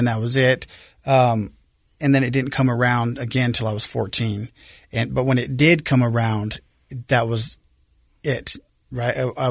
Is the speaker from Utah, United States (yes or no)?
yes; Salt Lake City, Utah, United States; I grew up here in Salt Lake, on the west side of Salt Lake, the Glendale area.